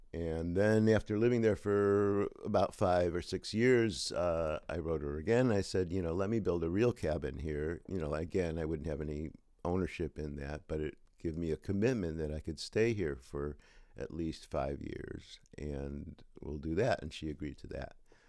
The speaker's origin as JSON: {"language": "English", "town": "Chicago", "region": "Illinois", "country": "United States", "tie": "born or raised there", "said": "I mean, I grew up in Chicago, in the city"}